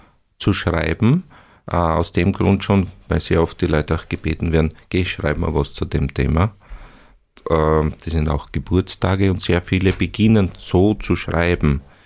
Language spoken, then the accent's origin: German; Styria, Austria; ich stamme auch aus der Obersteiermark